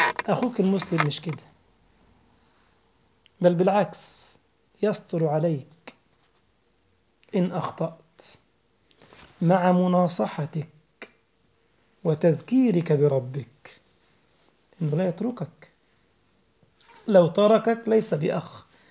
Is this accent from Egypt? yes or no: yes; Egypt; ده مثل عندنا في مصر